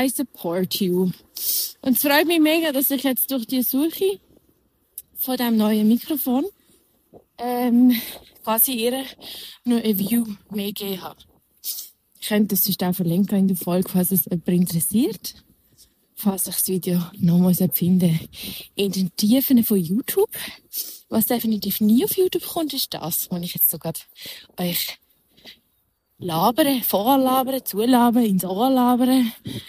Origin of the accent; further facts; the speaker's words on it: Switzerland; German is a second language; ich komme aus der Schweiz